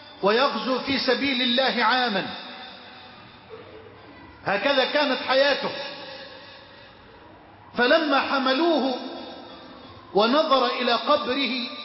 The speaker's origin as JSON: {"language": "Arabic", "country": "Egypt", "said": "واحفظ بلدنا مصر"}